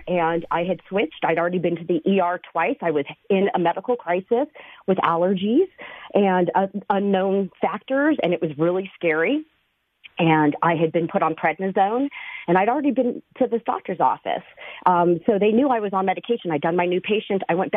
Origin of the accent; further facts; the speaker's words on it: Los Angeles, California, United States; I'm old enough to remember when Iran, when the Shah was kicked out, and I was growing up in Los Angeles at the time, and I had Persian friends.